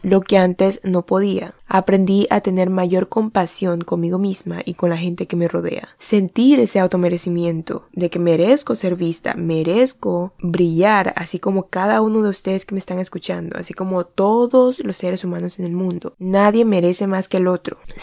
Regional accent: Colombia; moved away; yo me fui de Colombia porque ahí cada vez que vuelvo me toca enfrentar a mi niña interior, a las heridas que me fueron atacadas de niña en ese lugar

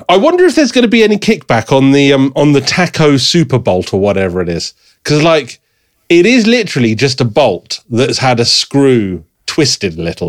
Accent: England, United Kingdom; I'm English.

